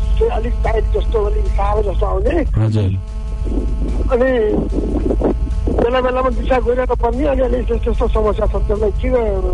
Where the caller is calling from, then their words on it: Bharatpur, Bagmati, Nepal; म भरतपुर 16